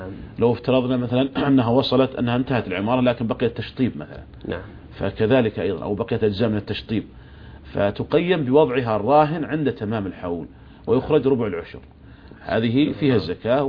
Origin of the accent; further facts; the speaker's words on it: Saudi Arabia; فالشركات عندنا في المملكة العربية السعودية ملزمة بدفع الزكوات